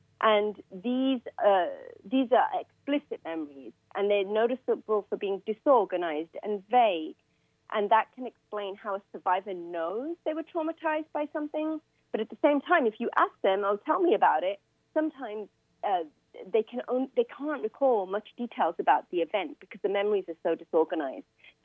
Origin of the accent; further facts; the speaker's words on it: England, United Kingdom; moved away as an adult; now in United States; because I was born and raised in England and I did my medical school training there.